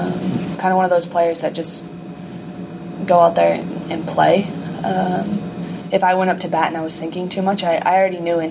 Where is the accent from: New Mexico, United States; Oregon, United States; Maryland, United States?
New Mexico, United States; Rio Rancho; So I grew up in New Mexico in a town called Rio Rancho. There's nothing but dirt there. And the wind blows like crazy.